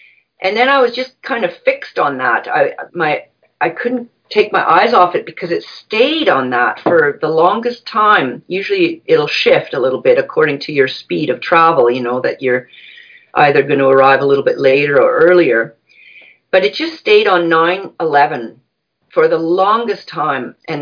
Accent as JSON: {"language": "English", "country": "Canada", "said": "And then they determine flight risk with me because I'm Canadian."}